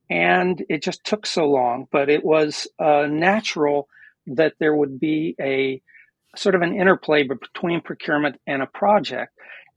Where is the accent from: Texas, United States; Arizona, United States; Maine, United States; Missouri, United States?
Missouri, United States; Springfield; moved away as an adult; I grew up in the Midwest in Springfield, Missouri, and my parents were professors on a college campus. I left Missouri and went to University of Southern California.